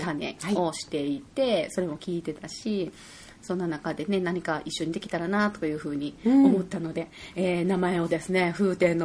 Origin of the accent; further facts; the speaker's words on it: Kobe, Hyogo, Japan; 生まれ育った神戸に、まあ、荷物だけ置いて